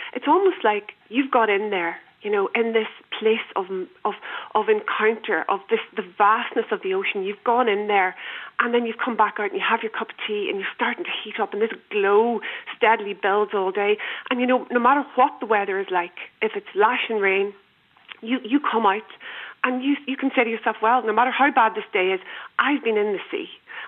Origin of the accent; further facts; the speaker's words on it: Inishowen, Ulster, Ireland; we moved back to Donegal 10 years ago where I'm from. I'm from Inishowen, so it's the peninsula at the very tip of the country, so almost an island on the island.